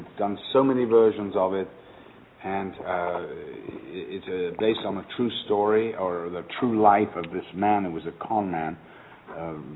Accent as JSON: {"language": "English", "region": "England", "country": "United Kingdom", "said": "and I'm from England, so things in England are a little more measured and a little more relaxed"}